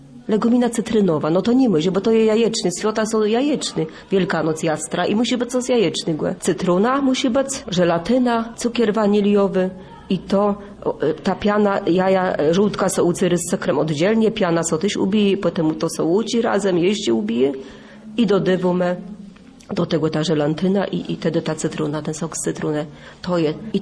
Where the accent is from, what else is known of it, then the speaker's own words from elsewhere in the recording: Pomeranian Voivodeship, Poland; Musimy. Nie ma loni łede u nas na Kaszabach.